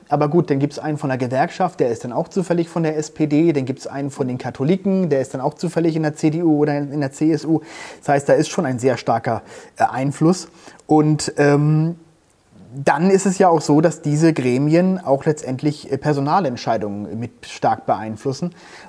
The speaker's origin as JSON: {"language": "German", "region": "Hamburg", "country": "Germany", "tie": "born or raised there", "said": "ich komme aus Hamburg, wie gesagt"}